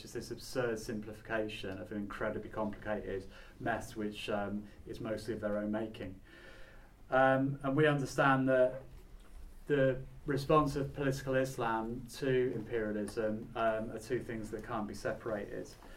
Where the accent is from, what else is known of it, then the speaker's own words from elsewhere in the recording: Sheffield, Yorkshire and the Humber, United Kingdom; Yeah, thanks for inviting me, even though I'm from Sheffield.